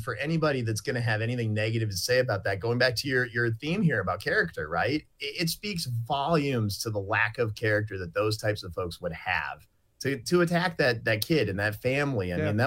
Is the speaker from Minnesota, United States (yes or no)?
yes; Minnesota, United States; now in Nebraska, United States; I was born and raised in Minnesota, and then I moved to Nebraska later.